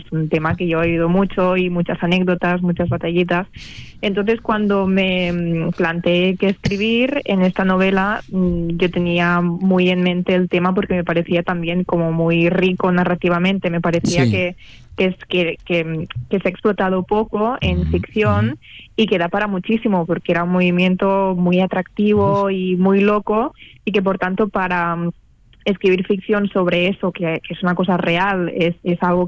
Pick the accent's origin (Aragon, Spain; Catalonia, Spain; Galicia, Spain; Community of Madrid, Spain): Catalonia, Spain; Al final, yo soy del Baix Ebre, que está, no sé, 2 horas de Valencia, estamos relativamente cerca.